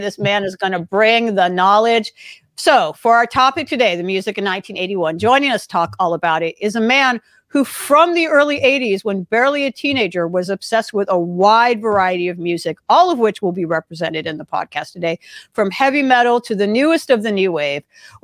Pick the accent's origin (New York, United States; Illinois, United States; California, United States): California, United States; Los Angeles; at least where I grew up in Los Angeles